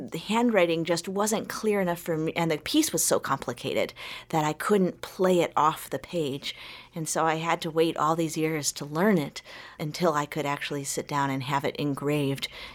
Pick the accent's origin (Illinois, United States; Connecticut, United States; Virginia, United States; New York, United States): Illinois, United States; Chicago; But, you know, growing up in Chicago, just, you know, listening to my parents' old records, going to the Chicago Blues Fest